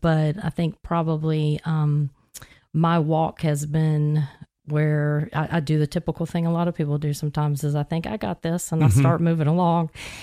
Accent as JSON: {"language": "English", "region": "Florida", "country": "United States", "tie": "born or raised there", "also_born_or_lived": "Tennessee", "accent": "Tennessee", "said": "Well, I'm basically a native Floridian. I came here very young from Tennessee. So that's the accent. I didn't lose that."}